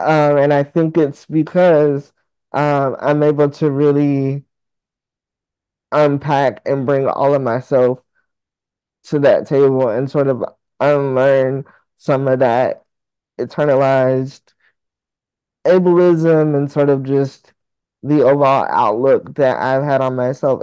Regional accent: Alabama, United States; moved away; So when I lived back home, because I'm actually from Alabama, I was in community college

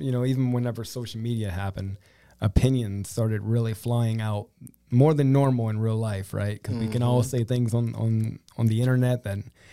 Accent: Morgan City, Louisiana, United States; Yeah, so I'm actually born and raised in Morgan City, Louisiana.

